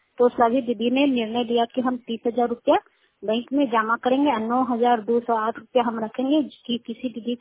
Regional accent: Kukariya, Bihar, India; कुकारिया के रहने वाले हैं, रुखाई पंचायत चंडी प्रखंड नालंदा जिला के।

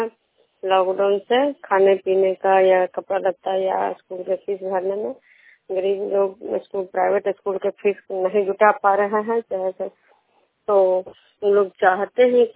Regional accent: Bihar, India; खजरा पंचायत नालंदा जिला नगरोसा प्रखंड के निवासी हूँ।

